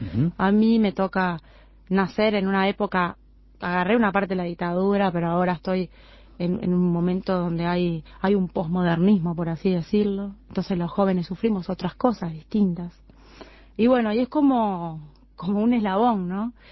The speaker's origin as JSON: {"language": "Spanish", "region": "Montevideo", "country": "Uruguay", "said": "Yo soy de Montevideo, mis padres son del interior. Mi mamá es de Minas y mi papá es de Salto."}